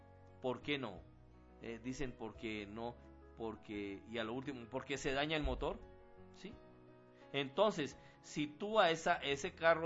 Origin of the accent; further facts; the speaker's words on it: Colombia; now in Dominican Republic; me quedé como misionero allá en República Dominicana. Ya juramenté, ahora en el año 2000 soy colombo dominicano.